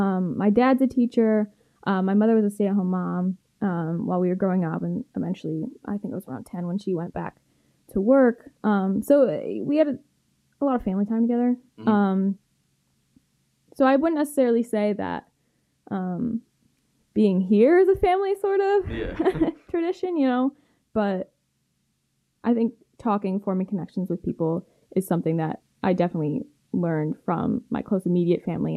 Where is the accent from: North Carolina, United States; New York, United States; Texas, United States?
New York, United States; Elmira; So I'm from Elmira, New York, Southern Tier. About an hour west from Binghamton.